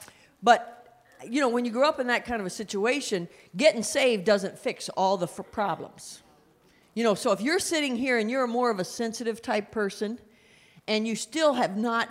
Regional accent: West Virginia, United States; And we're from West Virginia.

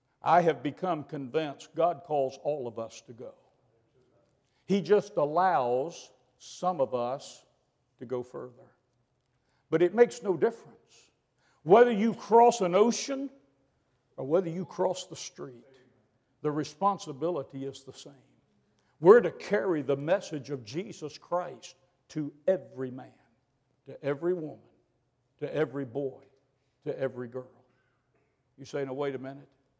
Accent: United States; now in Singapore; And of course, I'm an American. I'm obviously the foreigner there.

